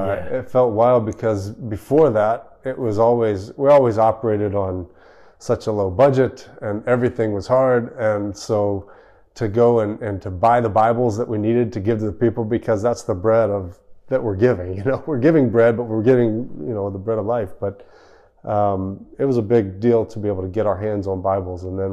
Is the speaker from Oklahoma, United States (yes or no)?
yes; Oklahoma, United States; I'm from Oklahoma. Didn't know too many Afghans growing up in Oklahoma.